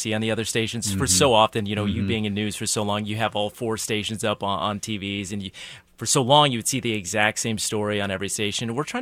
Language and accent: English; North Kansas City, Missouri, United States; I grew up in North Kansas City. And so we are hometown people. I mean, we were born in Kansas City, raised in Kansas City, happened to have some larger market experience, and then came back.